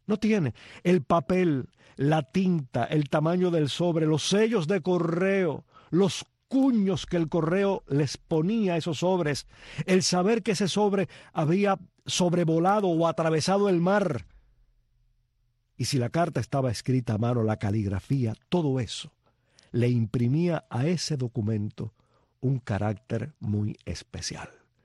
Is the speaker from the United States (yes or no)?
yes; Miami, Florida, United States; En los años de mi infancia en Miami, en los años 60, llamar a mis abuelos en Cuba era una pesadilla.